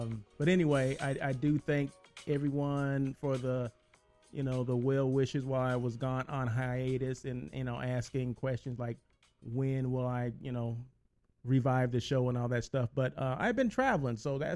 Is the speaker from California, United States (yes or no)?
yes; Blythe, California, United States; Even though I come from Blythe, California, and it's hotter than you know what there, I don't like 90 degree weather.